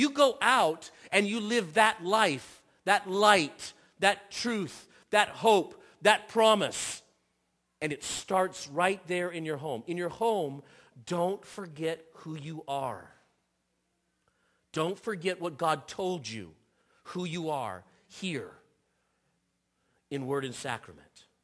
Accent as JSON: {"language": "English", "town": "Seattle", "region": "Washington", "country": "United States", "tie": "born there", "also_born_or_lived": "Bellevue", "said": "I was born in Seattle. He brought me out of Seattle and I lived in Bellevue for a while."}